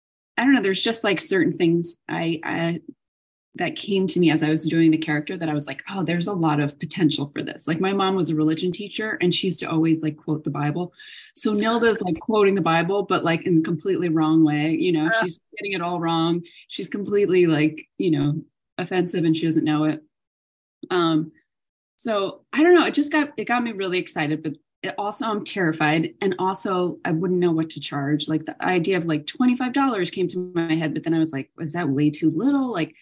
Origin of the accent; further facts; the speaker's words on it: Queens, New York, United States; I grew up in Queens around a lot of people, a lot of ethnicities.